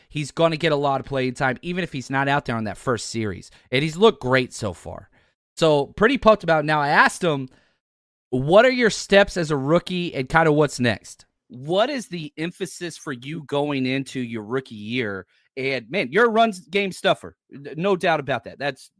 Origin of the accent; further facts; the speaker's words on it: Texas, United States; also born or lived in Kansas City; Born and raised in Texas, and then went to grad school in Kansas City, okay?